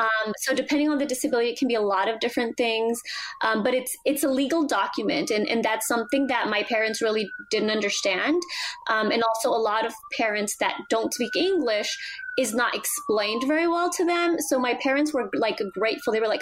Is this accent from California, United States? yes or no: yes; California, United States; also born or lived in Mexico; I grew up in California, born in Mexico, and I'm blind